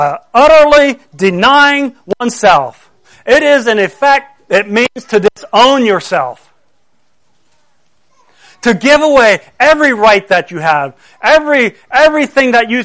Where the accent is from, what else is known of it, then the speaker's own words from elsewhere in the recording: United States; to lay down my American rights, my rights as an American.